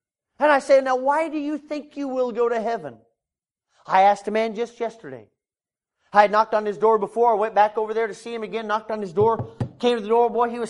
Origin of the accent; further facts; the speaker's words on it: Colorado, United States; I don't know that I've necessarily seen it out here in South Carolina, but growing up in Colorado and a place where just, you know, there are no trees anywhere for miles and miles.